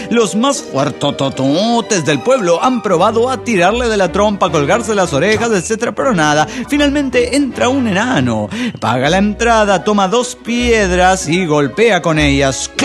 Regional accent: Tlalnepantla, State of Mexico, Mexico; Hola, ¿qué tal? ¿Cómo están, amigos?

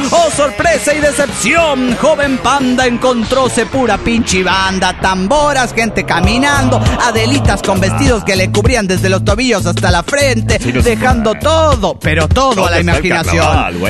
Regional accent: Guadalajara, Jalisco, Mexico; de Guadalajara.

